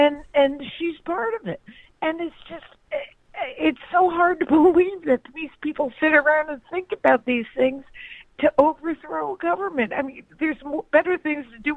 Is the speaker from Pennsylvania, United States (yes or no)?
yes; Pennsylvania, United States; Oh, Pennsylvania.